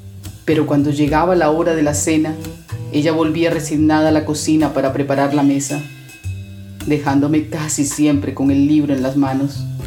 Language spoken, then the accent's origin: Spanish; Barranquilla, Atlántico, Colombia; born there; nací en Barranquilla, Colombia.